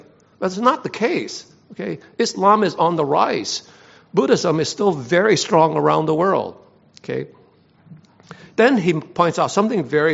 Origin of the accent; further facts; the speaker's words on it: Hong Kong; now in United States; my parents are from China, I'm from Hong Kong, I migrated to U.S., I became a Christian in the U.S.